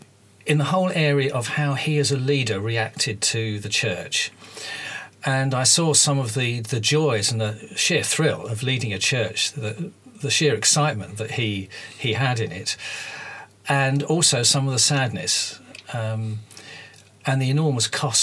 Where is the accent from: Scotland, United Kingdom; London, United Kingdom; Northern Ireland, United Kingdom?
London, United Kingdom; Hackney; born there; accent: Cockney; I was born in Hackney, so technically I'm a Cockney.